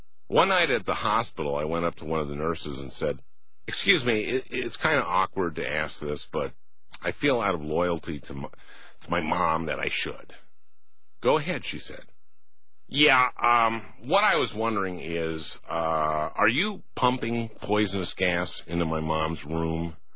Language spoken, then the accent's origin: English; Minnesota, United States; Part of it was that I grew up in Minnesota, and Paul knew my folks.